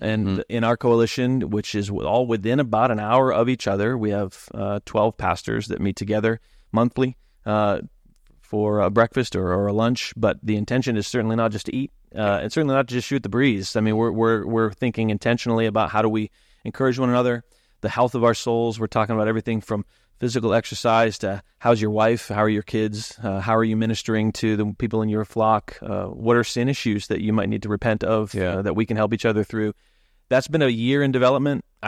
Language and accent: English; Maine, United States; you know, I grew up in Maine as a just a regular person